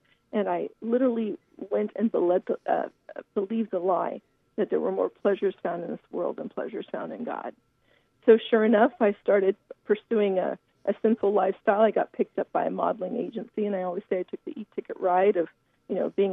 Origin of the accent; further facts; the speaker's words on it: California, United States; also born or lived in Colorado Springs; Well, I am a native of Southern California, and that's where I currently reside. And we lived here most of my life